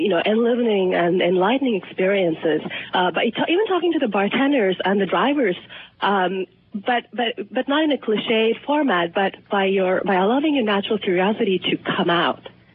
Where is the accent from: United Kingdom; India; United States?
India; I'm Indian, and I've spent a year in South Africa and all over Africa.